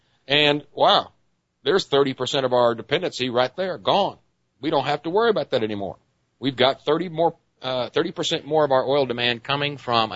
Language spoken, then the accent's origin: English; Texas, United States; Now, I come from West Texas, and West Texas is full of oil fields. Back in the day when I was a boy